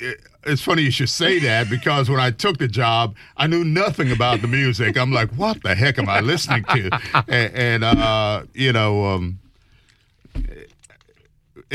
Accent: U.S. Virgin Islands; also born or lived in Connecticut; now in United States; I grew up in the Virgin Islands, and I had moved from the Virgin Islands to Connecticut.

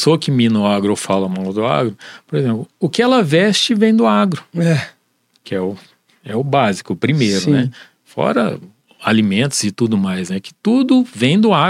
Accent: Paraná, Brazil; now in Mato Grosso, Brazil; Eu estou desde 81 no Mato Grosso. Eu sou aqui do Paraná, sou da região de Cascavel.

